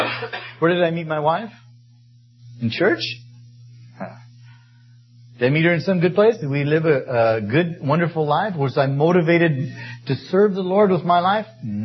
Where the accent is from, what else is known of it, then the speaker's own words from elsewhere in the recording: Colorado, United States; I was a redneck from Colorado. Now, redneck, you get them here from diving sometimes, but redneck in Colorado is a different type of fella.